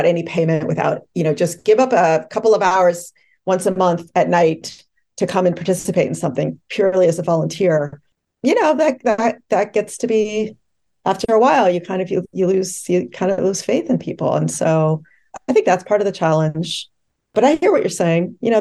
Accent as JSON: {"language": "English", "region": "New York", "country": "United States", "said": "my experience as a New York citizen, as a New Yorker"}